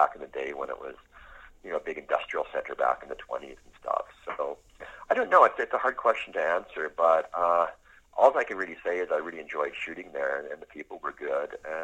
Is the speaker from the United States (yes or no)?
no; Winnipeg, Manitoba, Canada; I grew up in Winnipeg as a child, so I have a very nostalgic kind of view towards what Winnipeg is.